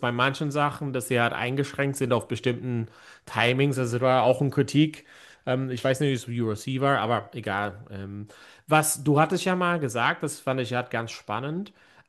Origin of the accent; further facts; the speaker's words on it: Ireland; now in Germany; ja, ich glaube, ich bin mehr Deutsch als Ire geworden